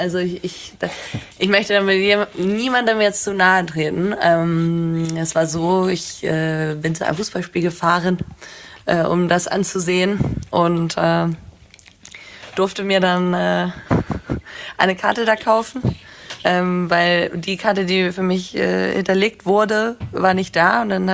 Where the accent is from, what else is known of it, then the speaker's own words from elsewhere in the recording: Bad Segeberg, Schleswig-Holstein, Germany; Nee, ich komme aus Bad Segeberg.